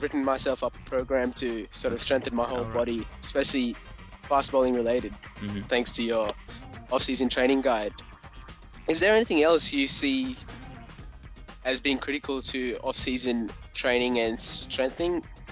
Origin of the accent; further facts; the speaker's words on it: Australia; from Australia.